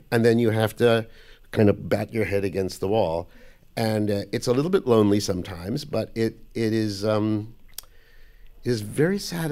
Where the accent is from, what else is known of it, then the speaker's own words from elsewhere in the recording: Manhattan, New York, United States; Here. In Manhattan.